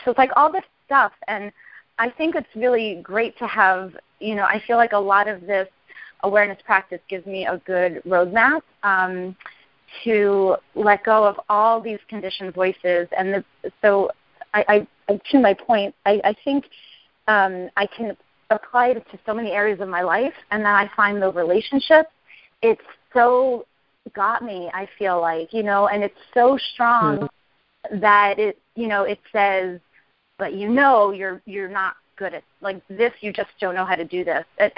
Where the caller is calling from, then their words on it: Connecticut, United States; I'm calling from Connecticut.